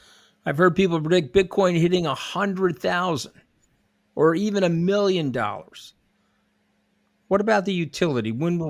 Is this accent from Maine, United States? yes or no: no; New York, United States; I'm a New Yorker, Tom.